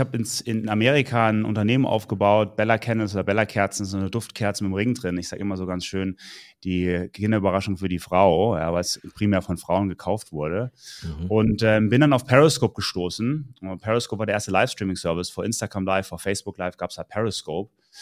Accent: Wiesbaden, Hesse, Germany; Also ursprünglich aus Wiesbaden. Wohne mittlerweile in München

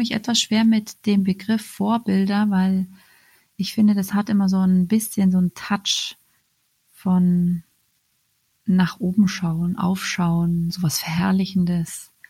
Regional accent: Munich, Bavaria, Germany; ich komme aus München.

